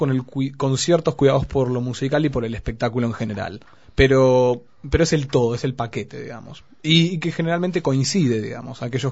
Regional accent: Uruguay; now in Chile; Somos varios, sí, somos varios uruguayos.

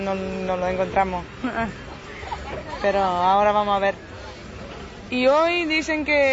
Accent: Finland; Spanish is a second language; Yo soy de Finlandia.

